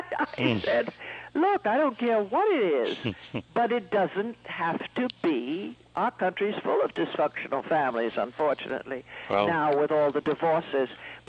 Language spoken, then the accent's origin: English; China; moved away; I only know it because I was born and raised in China. We fled from China